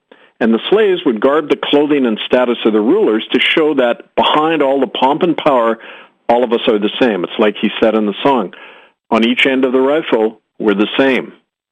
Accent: Winnipeg, Manitoba, Canada; in my hometown of Winnipeg

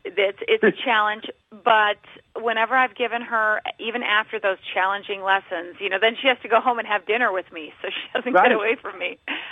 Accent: North Dakota, United States; You know, I grew up in North Dakota, and we had an outdoor rink right across the street from my house.

